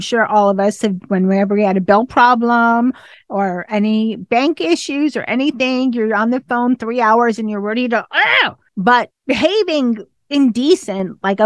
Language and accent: English; Northeast, United States; I'm originally from the Northeast